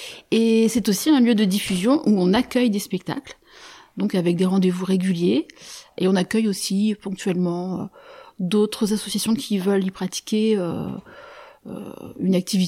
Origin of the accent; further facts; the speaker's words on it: Nogent-le-Rotrou, Centre-Val de Loire, France; je suis née ici, à Nogent-le-Rotrou, à peu près à 50 mètres de là où je me trouve maintenant. J'ai vécu toute mon enfance dans le Perche. Et puis, je suis partie faire des études et je suis revenue dans le Perche.